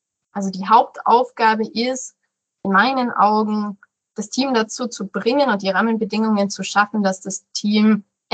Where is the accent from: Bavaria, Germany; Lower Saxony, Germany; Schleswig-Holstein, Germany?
Bavaria, Germany; Rosenheim; Ich bin in Rosenheim aufgewachsen.